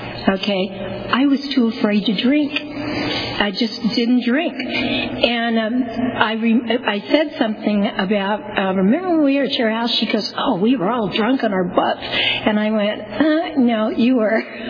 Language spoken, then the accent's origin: English; Clovis, California, United States; also born or lived in Fresno; I was born in Fresno and raised in Clovis, so I small ranching community, kind of the way Visalia was and Lindsay and all the Reedleys and the smaller towns around.